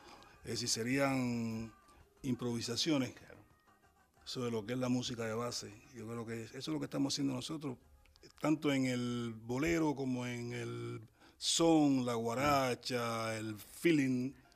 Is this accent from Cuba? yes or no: yes; Cuba; Hay muchos grandes músicos en mi país